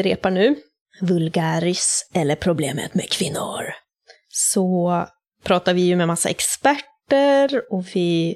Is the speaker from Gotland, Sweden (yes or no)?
yes; Gotland, Sweden; Och så är jag uppvuxen på Gotland.